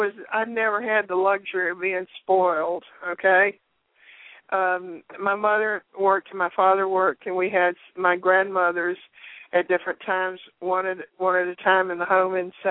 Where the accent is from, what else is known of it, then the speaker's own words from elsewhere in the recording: the South, United States; It was an interesting life growing up in the South.